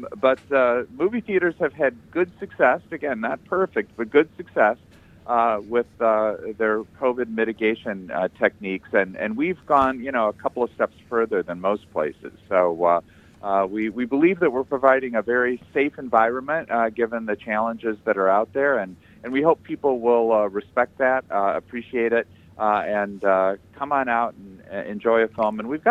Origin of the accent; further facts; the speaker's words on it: Ann Arbor, Michigan, United States; Although I grew up in Ann Arbor, my parents were from the Ozarks in southwest Missouri. And I have 22 cousins that grew up in that environment.